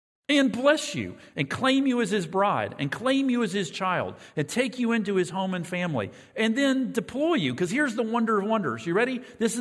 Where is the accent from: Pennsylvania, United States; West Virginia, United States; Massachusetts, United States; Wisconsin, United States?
West Virginia, United States; I remember we had a basement where I grew up in West Virginia.